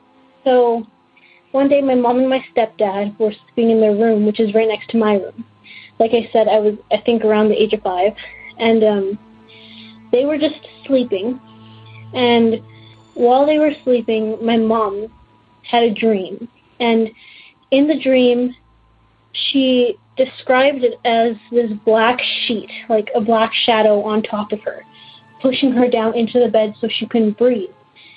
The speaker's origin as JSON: {"language": "English", "region": "Alberta", "country": "Canada", "said": "I'm from Alberta, Canada"}